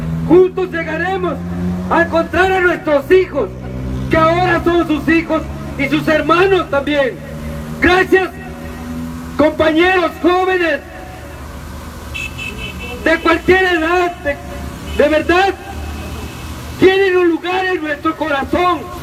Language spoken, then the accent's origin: Spanish; Mexico; somos mexicanos y no debemos dejar que las cosas sigan pasando